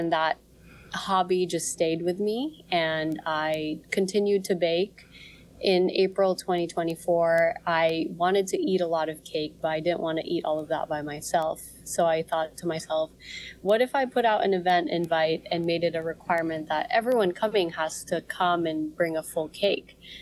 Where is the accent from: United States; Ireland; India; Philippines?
Philippines; Baguio, Cordillera Administrative Region; Yeah, so I grew up in Baguio